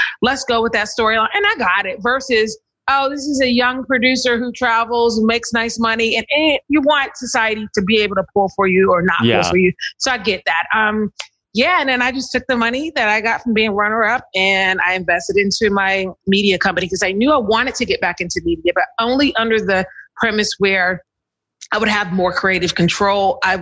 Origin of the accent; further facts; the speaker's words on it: North Carolina, United States; moved away as an adult; also born or lived in New York City; I'm originally from North Carolina.